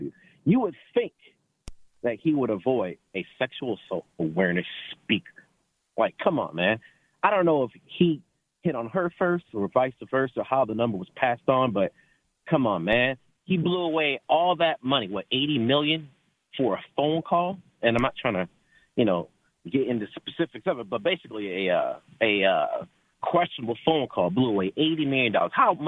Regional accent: Detroit, Michigan, United States; now in California, United States; I am in California, but I'm from Michigan, raised in Detroit.

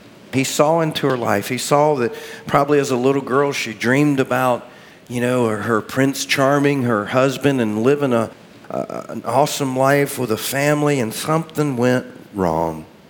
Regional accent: the South, United States; I was born and raised in the South. My family's been here 280 years in this area.

